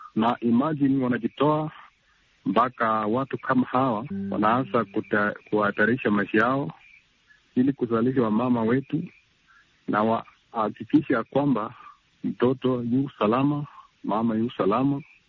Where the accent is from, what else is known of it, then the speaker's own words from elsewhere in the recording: Eldoret, Uasin Gishu County, Kenya; natoka mji wa Eldoret nchini Kenya.